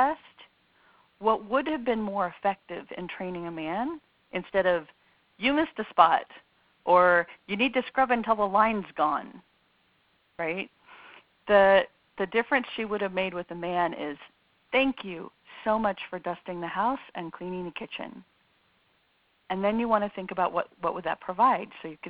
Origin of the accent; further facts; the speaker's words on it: San Francisco, California, United States; I'm from San Francisco, so we can just wear black here.